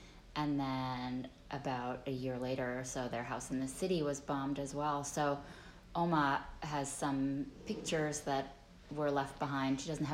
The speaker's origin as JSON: {"language": "English", "town": "Hackensack", "region": "New Jersey", "country": "United States", "tie": "born or raised there", "moved": "as an adult", "lives_now": "Tampa, United States", "said": "I was born in Hackensack, New Jersey. Lived there pretty much my whole life."}